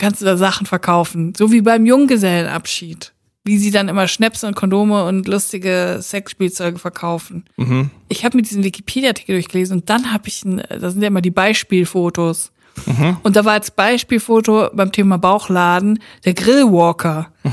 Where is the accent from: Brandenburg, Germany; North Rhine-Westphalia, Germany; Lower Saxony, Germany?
North Rhine-Westphalia, Germany; Siegen; in Siegen im Gefängnis saß, wo ich herkomme.